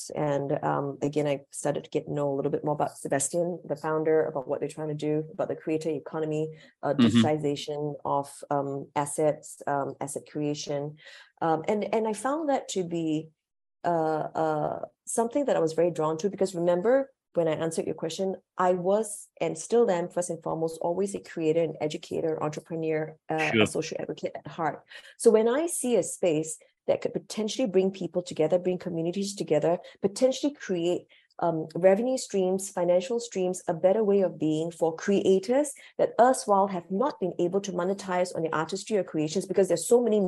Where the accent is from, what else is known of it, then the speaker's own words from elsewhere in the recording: Singapore; also born or lived in London / Los Angeles; So, born and raised in Singapore, did grad school in London, as we're speaking, and then UCLA, and always thought I'd be a professor.